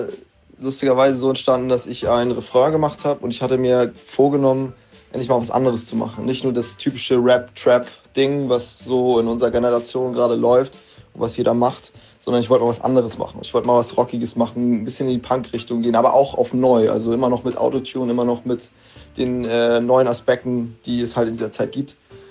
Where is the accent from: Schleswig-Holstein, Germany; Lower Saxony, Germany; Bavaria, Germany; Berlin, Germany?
Schleswig-Holstein, Germany; Kiel; Ich komme aus Kiel und bin 20 Jahre alt.